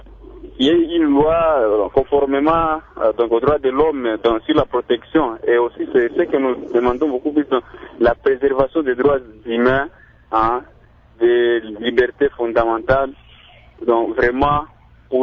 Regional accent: Republic of the Congo; et particulièrement chez nous en République du Congo

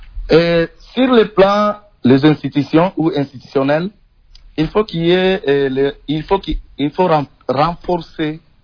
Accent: DR Congo; comment valoriser les initiatives des artistes congolais ici chez nous, au Congo et à l'étranger.

